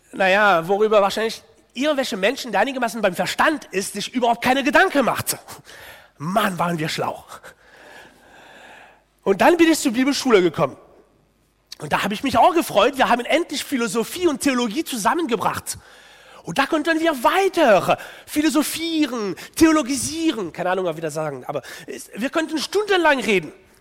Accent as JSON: {"language": "German", "country": "France", "said": "Als Franzose freue ich mich immer wieder"}